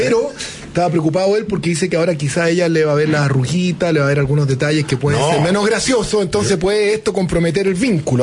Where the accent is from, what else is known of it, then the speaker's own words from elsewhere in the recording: Chile; Yo estoy dispuesto a sacrificar parte de mis libertades por tener un país más seguro, como muchos chilenos seguramente hoy día.